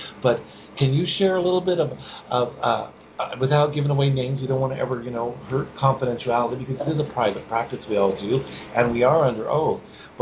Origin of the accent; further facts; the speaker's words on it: Rocky Mountains, United States; Those of you who know where I came from, I come from the Rocky Mountains.